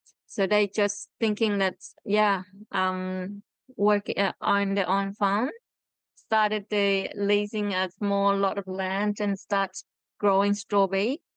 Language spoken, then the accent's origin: English; Vietnam; English is a second language; now in Australia; we are refugee migrated from Vietnam to Australia in 1994 when we arrived into Australia after stay at the refugee camp for 4 years